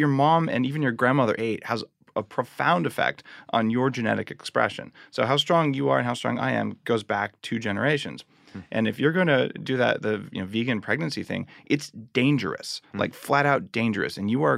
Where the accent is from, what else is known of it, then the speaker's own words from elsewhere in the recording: New Mexico, United States; I grew up in New Mexico. We eat red chili and green chili, and like it's delicious